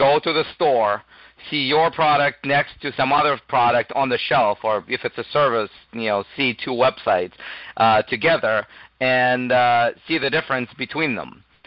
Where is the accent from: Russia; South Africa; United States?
Russia; accent: Russian; moved away as an adult; now in Canada; I am originally from Russia. I was a lawyer there for many years, and then I moved to Canada 8 years ago